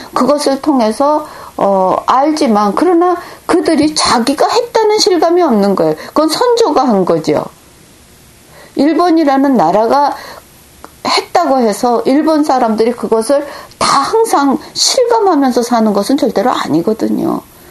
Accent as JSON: {"language": "Korean", "country": "South Korea", "said": "저도 한국 사람이고"}